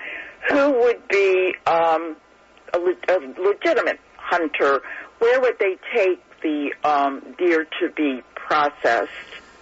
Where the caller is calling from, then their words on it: Maryland, United States; Okay. I'm calling from Anne Arundel County